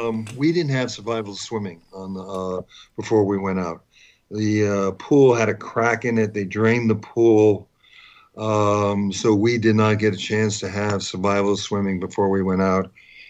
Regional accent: Falmouth, Massachusetts, United States; I grew up on the Cape and Woods Hole, which is part of Falmouth.

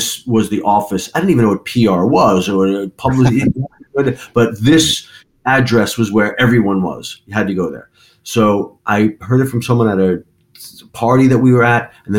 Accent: New York, United States; We're from New York. We have nowhere to live, but everyone will regret they don't take care of it.

